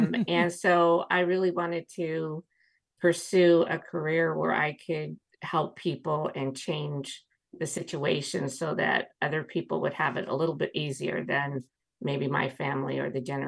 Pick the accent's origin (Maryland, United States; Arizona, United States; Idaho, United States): Idaho, United States; Pocatello; Yes, I come from Pocatello, Idaho, but I come from a family that has its roots in railroad labor and migrant farm work.